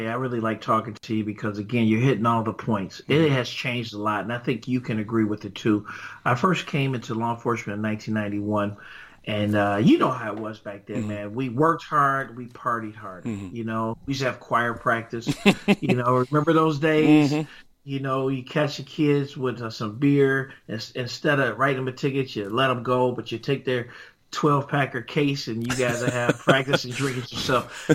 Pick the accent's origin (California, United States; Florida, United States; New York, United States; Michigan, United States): Michigan, United States; Detroit; Growing up in Detroit, my father was a World War II veteran.